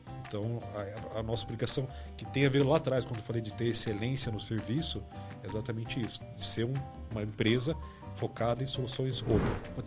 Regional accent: Itápolis, São Paulo, Brazil; born there; Bom, eu nasci em Itápolis, uma pequena cidade.

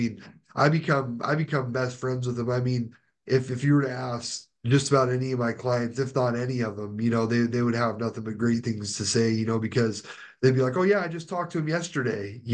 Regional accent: Everett, Washington, United States; also born or lived in Kenmore; Then I grew up in Everett for a while, you know, so I know kind of Bothell, Kenmore, Kirkland area

